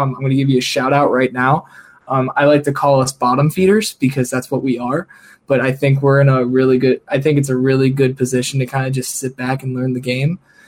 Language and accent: English; Cleveland, Ohio, United States; And as I kind of mentioned before, I'm from Cleveland, Ohio. I'm a Cleveland sports homer.